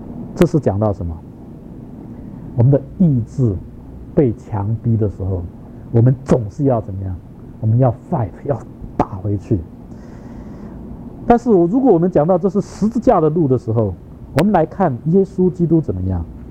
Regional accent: China; 这个我们中国人特别注意这一点哈

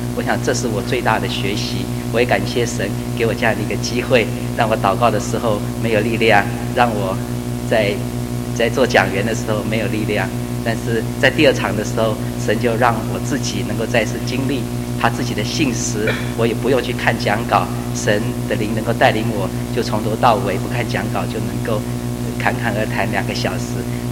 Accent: Singapore; also born or lived in Taiwan / United States; 我是一个在台湾出生，在新加坡长大，在美国受教育，完全跟中国没有关系的人

